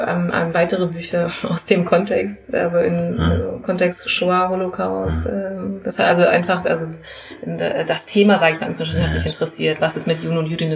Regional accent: Frankfurt, Hesse, Germany; Ich bin hier in Frankfurt geboren und aufgewachsen, ging hier zur Grundschule, habe hier Abitur gemacht, ging hier an die Universität und arbeite jetzt hier immer noch in Frankfurt.

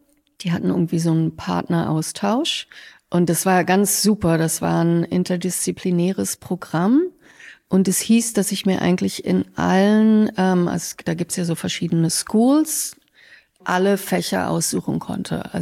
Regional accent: Berlin, Germany; moved away as an adult; also born or lived in New York; Ich bin ja Berlinerin, also ich bin hier geboren und habe hier bis zu meinem 23. Lebensjahr gelebt.

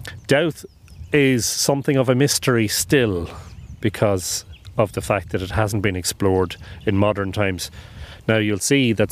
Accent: Drogheda, Leinster, Ireland; I live in the Boyne Valley. I was born in Drogheda and I've lived there all my life.

